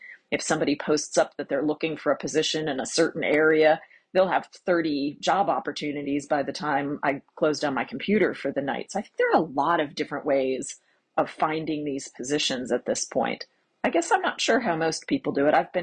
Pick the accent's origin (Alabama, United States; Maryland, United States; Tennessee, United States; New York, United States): Maryland, United States; I was trying to get anywhere from my home state of Maryland down to North Carolina.